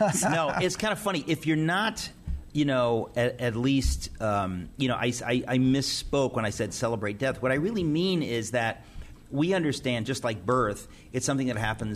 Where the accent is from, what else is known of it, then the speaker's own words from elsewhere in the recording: Queens, New York, United States; Well, you and I are both from Queens, New York.